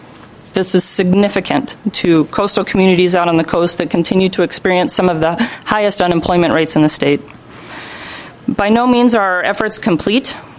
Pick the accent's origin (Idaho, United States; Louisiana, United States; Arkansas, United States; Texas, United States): Idaho, United States; I come from Idaho, where I had an opportunity to work with a tribe over there in my graduate research